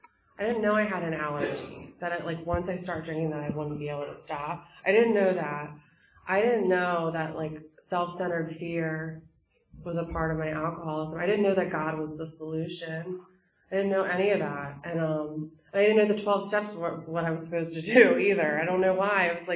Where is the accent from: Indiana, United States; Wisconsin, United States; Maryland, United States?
Maryland, United States; so I'm from Maryland.